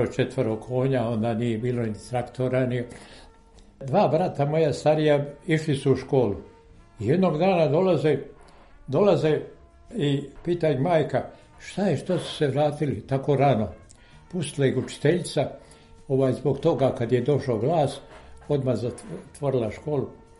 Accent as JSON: {"language": "Serbian", "town": "Vrbovo", "region": "Zlatibor District", "country": "Serbia", "tie": "born or raised there", "said": "1929. 29. godine u selu Vrbovu, Skupština opštine Prijepolje. U Vrbovu sam odrastao kao dete i u Vrbovu sam završio osnovnu školu."}